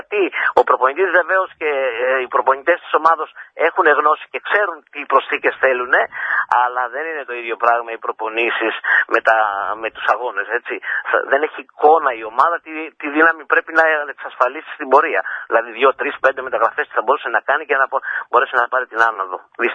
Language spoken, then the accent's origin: Greek; Patras, West Greece, Greece; και είμαι εδώ από την Πάτρα.